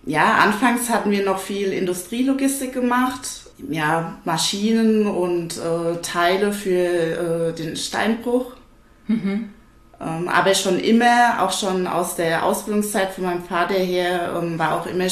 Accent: Schornsheim, Rhineland-Palatinate, Germany; Nein, eigentlich komme ich aus Schornsheim.

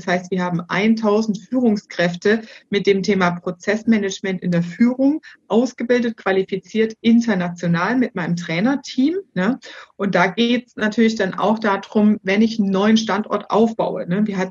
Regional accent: Erfurt, Thuringia, Germany; born there; Gebürtig komme ich aus Erfurt.

